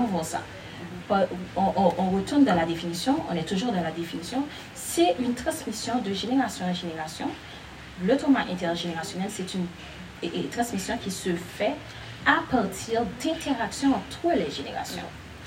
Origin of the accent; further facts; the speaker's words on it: Haiti; En tant qu'haïtien, nous sommes porteurs, je dis porteurs parce qu'il y a des garçons aussi, nous sommes porteurs des traumas